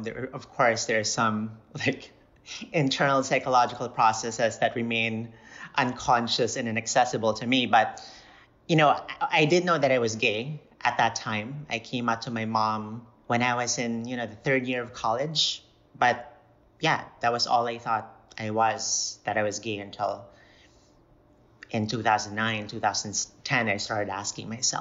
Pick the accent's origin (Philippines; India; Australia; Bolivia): Philippines; Cebu, Central Visayas; So I was born and raised in Cebu. I was an only child and my mom raised me by herself. And I went to Filipino-Chinese schools from nursery.